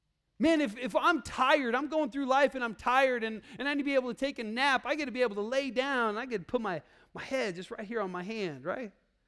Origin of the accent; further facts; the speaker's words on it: Iowa, United States; I grew up in Iowa, and so we had this really janky amusement park